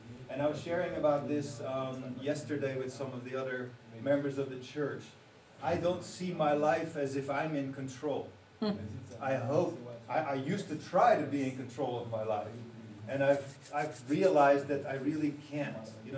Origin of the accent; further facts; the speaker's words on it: Amsterdam, North Holland, Netherlands; you know that I'm from Amsterdam, so I can, and I grew up in Holland, I can understand German well enough to get in trouble.